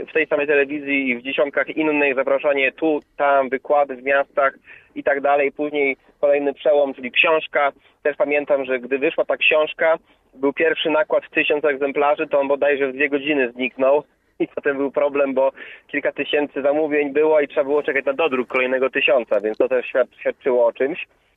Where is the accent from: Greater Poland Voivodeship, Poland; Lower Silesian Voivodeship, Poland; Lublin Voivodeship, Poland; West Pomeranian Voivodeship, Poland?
Lublin Voivodeship, Poland; Lublin; to było takie spotkanie w Lublinie, skąd pochodzę